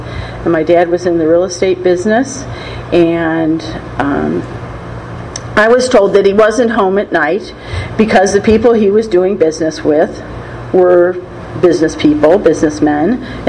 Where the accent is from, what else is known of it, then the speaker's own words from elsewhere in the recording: Lake Forest, Illinois, United States; also born or lived in Glencoe; I was raised in Lake Forest, Illinois, in Glencoe, and then moved to Lake Forest when I was in first grade, and I lived there until I went to the University of Illinois in Champaign-Urbana.